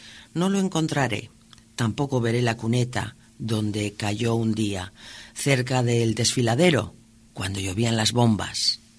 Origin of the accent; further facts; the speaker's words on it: Laredo, Cantabria, Spain; also born or lived in Reinosa; Creo que no contaba yo con un año de edad cuando me llevaron a Laredo. En realidad, me considero de esta última localidad. De allí es mi madre. Mi padre era de Baracaldo